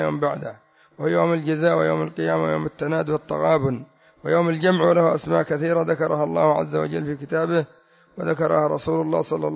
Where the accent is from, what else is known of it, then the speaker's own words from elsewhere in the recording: Yemen; الذي يسمونه عندنا في اليمن كرسي الزيدية